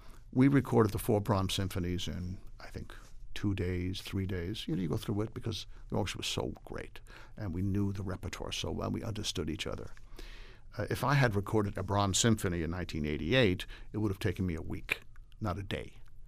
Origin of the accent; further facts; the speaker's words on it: United States; And as an American, I wanted that mission to be American